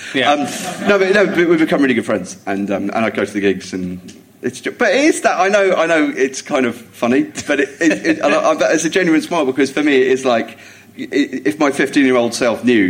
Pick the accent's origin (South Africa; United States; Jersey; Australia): Jersey; It was growing up in Jersey